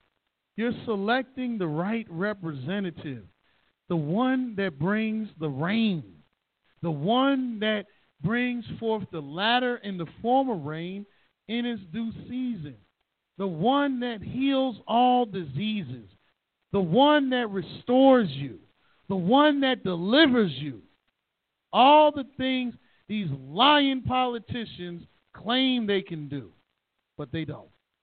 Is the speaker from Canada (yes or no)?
no; New York, United States; I know when I was growing up in New York, they because firecrackers and fireworks were illegal in New York unless you're a professional.